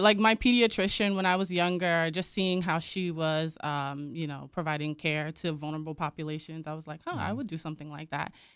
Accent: Irvington, New Jersey, United States; now in Yuma, United States; No, I'm born and raised in New Jersey.

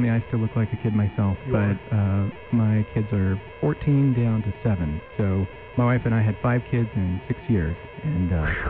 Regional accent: Stockton, California, United States; I grew up in California, and so in Stockton, there were some summers where I think we peaked at about 110 degrees

